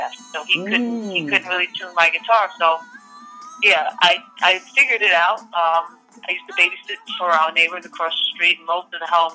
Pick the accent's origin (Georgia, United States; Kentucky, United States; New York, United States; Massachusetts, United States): New York, United States; Queens; born and raised in Queens, New York.